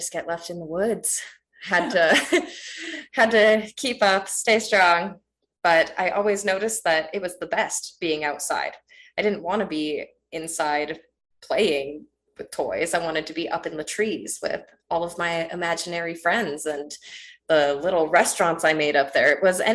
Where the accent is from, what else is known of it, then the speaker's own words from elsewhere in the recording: Oregon, United States; now in Montana, United States; I have not always been here. I grew up in Oregon, which was an awesome way to grow up.